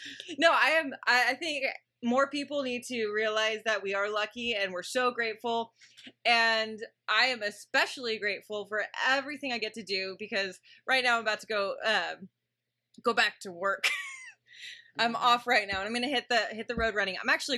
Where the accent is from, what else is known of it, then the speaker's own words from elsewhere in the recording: United States; born there; So I'm grateful that I was born in America.